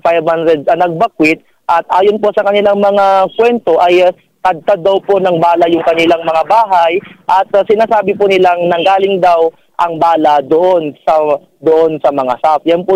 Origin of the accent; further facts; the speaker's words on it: Bangsamoro, Philippines; Alam niyo po, dito sa amin sa Maguindanao